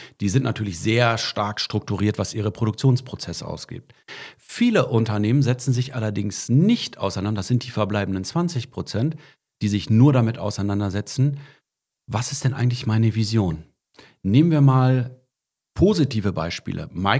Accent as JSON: {"language": "German", "town": "Bielefeld", "region": "North Rhine-Westphalia", "country": "Germany", "said": "Und ihr wisst ja, ich komme aus Bielefeld"}